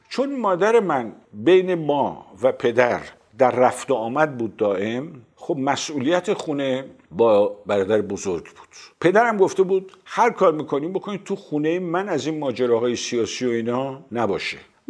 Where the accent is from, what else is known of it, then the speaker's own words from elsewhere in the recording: Sari, Mazandaran, Iran; من در ساری به دنیا آمدم. اون چی که از ساری به یاد دارم زندگی خیلی زیبایی است که به هر حال کنار دریا و چشمه و غیره و غیره.